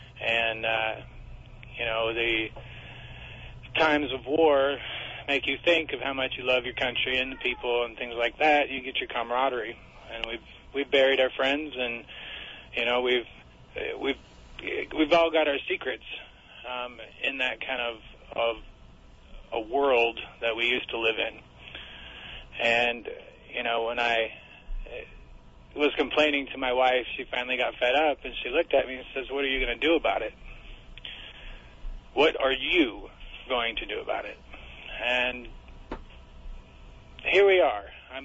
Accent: Oregon, United States; born there; now in Texas, United States; I was born in Oregon. I moved to Texas about 20 years ago, and I joined the military.

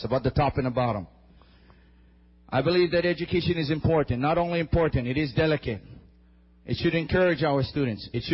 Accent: Hawaii, United States; I'm born and raised in Hawaii.

